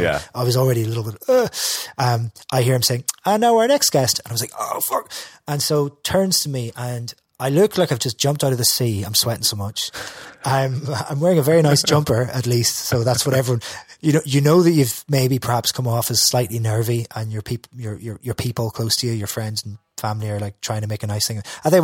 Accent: Derry, Northern Ireland, United Kingdom; It's like, how would that go? What do I write? I'm from Derry.

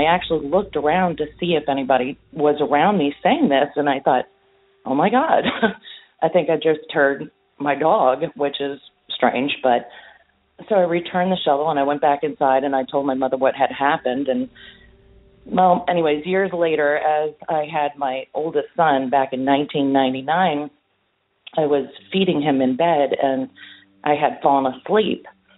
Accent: Fort Lauderdale, Florida, United States; I'm from Fort Lauderdale, Florida.

